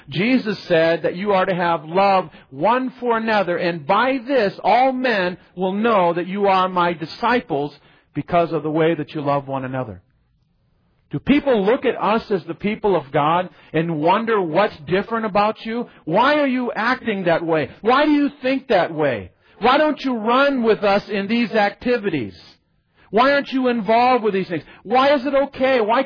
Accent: Michigan, United States; I grew up in Michigan, and one that was nearby was in Ohio. It's called Cedar Point.

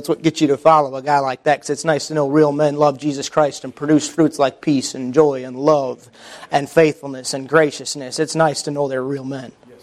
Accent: Michigan, United States; They're all from Ohio anyways. I'm from Michigan.

